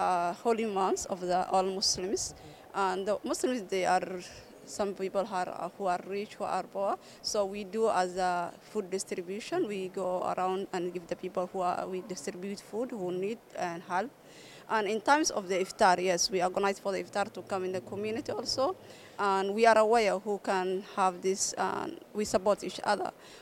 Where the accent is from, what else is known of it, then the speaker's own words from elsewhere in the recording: Somalia; English is a second language; now in Malaysia; I'm from Somalia. I was here since 2017. That's 6 years. I live in Gombe.